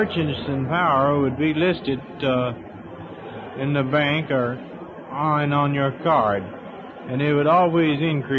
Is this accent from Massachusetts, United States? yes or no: no; Texas, United States; now in California, United States; Oh, I'm originally from Texas, and I've lived in California now for several years.